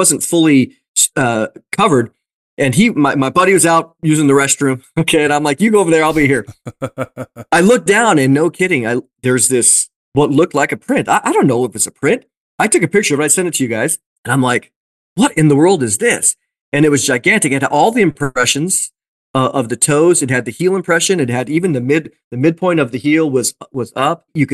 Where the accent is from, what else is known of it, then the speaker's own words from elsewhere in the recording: Oregon, United States; also born or lived in Washington; And then growing up in Oregon, you know, Oregon, Washington, that's where I grew up, and being out in the forest all the time, you hear the stories.